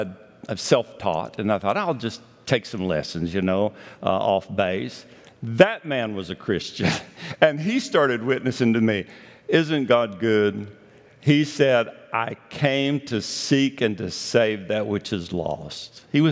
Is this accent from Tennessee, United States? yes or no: yes; Johnson City, Tennessee, United States; My wife is Patty. I grew up in Johnson City. I graduated from Science Hill High School in 1970.